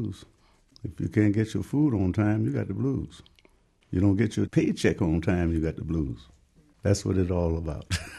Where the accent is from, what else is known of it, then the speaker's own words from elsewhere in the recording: Louisiana, United States; Well, because, you know, I'm from Louisiana, and they got a lot of swamps out there